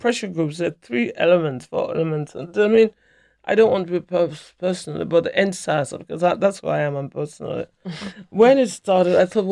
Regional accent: England, United Kingdom; explain that I'm black, but I'm as white being. As an English child

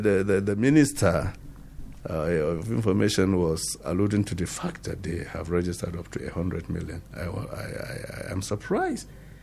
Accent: Nigeria; So the president, by right, as a Nigerian, I am asking, as a Nigerian, not representing anybody, but representing myself and my interest

